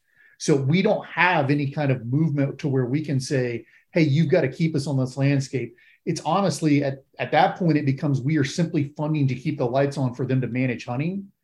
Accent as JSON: {"language": "English", "region": "Florida", "country": "United States", "said": "I am from Florida."}